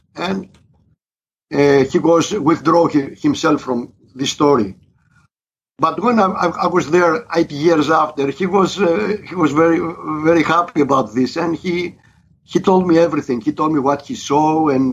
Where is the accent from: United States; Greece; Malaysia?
Greece; English is a second language; He was surprised a lot because when I told him I am from Greece, they, you came from there.